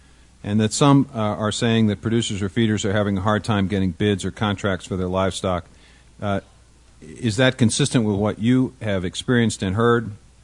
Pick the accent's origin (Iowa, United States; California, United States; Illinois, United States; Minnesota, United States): Iowa, United States; Chris Peterson is from my home state, family farmer since 1974 near Clear Lake, Iowa